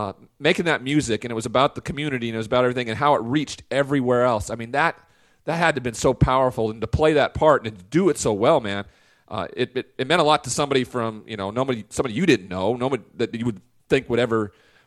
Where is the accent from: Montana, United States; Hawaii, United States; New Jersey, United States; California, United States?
Montana, United States; And I grew up in Montana, right? So there was two black kids in my whole high school.